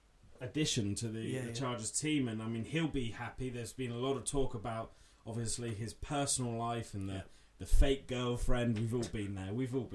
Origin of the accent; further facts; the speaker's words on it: southern England, United Kingdom; Yeah, we are Southerners. You might have told